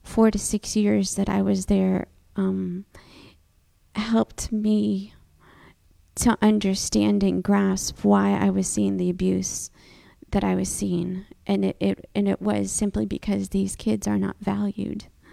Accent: United States; But they didn't want to listen to me because I'm just an American who thinks I know it all.

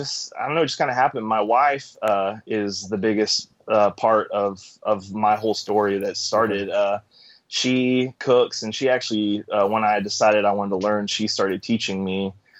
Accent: Rowlett, Texas, United States; also born or lived in Mesquite; Originally, when I was born in Mesquite, and then lived in Rowlett and moved to Roy City, but always been in Texas, never moved outside.

